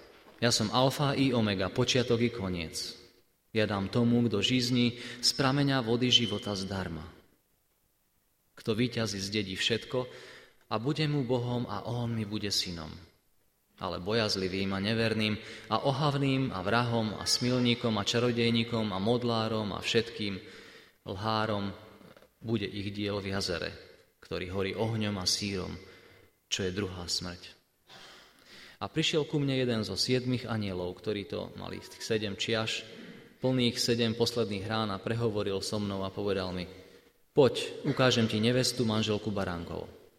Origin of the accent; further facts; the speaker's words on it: Žilina, Žilina Region, Slovakia; Takisto prinášam pozdravy z Cirkvi Bratskej v Žiline, odkiaľ som, kde som nechal svoju manželku a svoje deti.